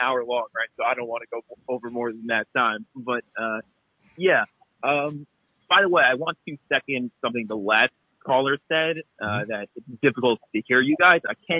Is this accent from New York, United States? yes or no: yes; Queens, New York, United States; I'm from Queens. How's everybody doing?